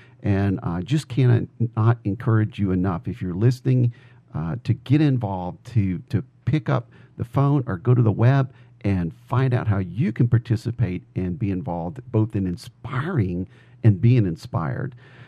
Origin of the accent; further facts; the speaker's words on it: New Orleans, Louisiana, United States; I had the privilege of actually being on a build in my hometown in New Orleans post Katrina